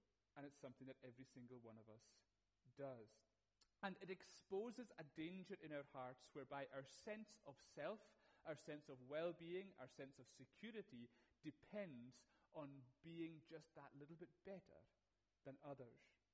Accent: Aberdeen, Scotland, United Kingdom; born there; I have no control over the fact that I was born in Aberdeen.

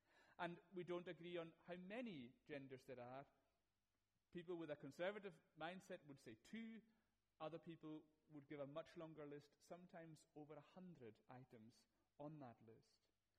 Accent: Aberdeen, Scotland, United Kingdom; born there; I have no control over the fact that I was born in Aberdeen.

